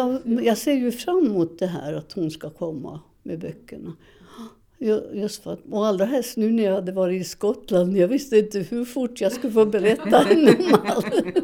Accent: Seskarö, Norrbotten County, Sweden; Och det finns faktiskt en del om Seskarö också, där jag kommer ifrån.

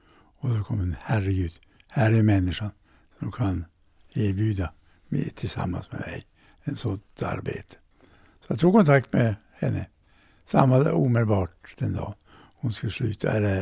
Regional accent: Kalix, Norrbotten County, Sweden; Jag men nu är ofta tillbaka till Kalix, till hembygden och ja, vad som hände där hemma i Norrbotten.

